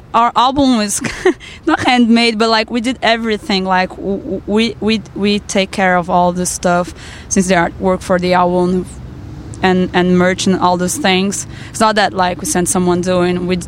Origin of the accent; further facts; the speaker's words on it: Brazil; And we're clean and stuff like that. And we're from Brazil.